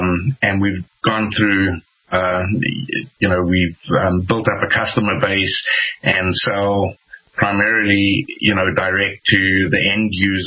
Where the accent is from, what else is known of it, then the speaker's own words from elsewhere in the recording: South Africa; moved away as an adult; now in United States; I'm originally from South Africa, and I moved here almost 20 years ago. I got married to an American woman, my wife Diana